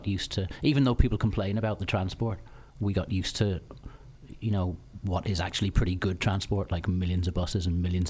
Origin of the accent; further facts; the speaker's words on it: Ireland; moved away as an adult; now in London, United Kingdom; her dad was Irish from Dublin, and my dad's Irish from Derry. Even though I was born here, I did most of my growing up in Ireland, and all of my brothers and my sister were born there.